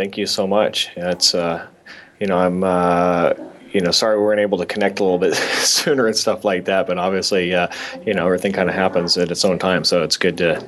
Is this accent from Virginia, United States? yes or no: no; Washington, United States; I'm originally from the Seattle area. I actually grew up a little north of Seattle area, a little bit more rurally up there.